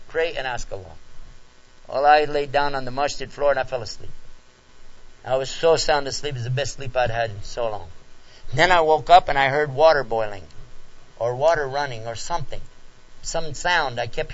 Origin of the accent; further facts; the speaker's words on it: Texas, United States; And I'm a Muslim from Texas, and I don't know Arabic, and I don't know Urdu.